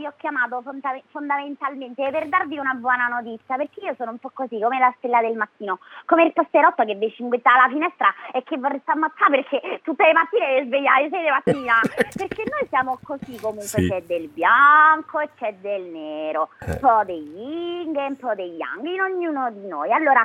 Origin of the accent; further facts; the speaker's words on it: Rome, Lazio, Italy; Io sono di Roma, abito a Flaminio.